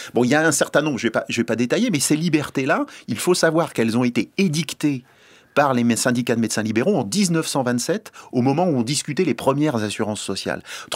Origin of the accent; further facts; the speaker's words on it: France; aujourd'hui, on est français, nous, on considère ça comme naturel.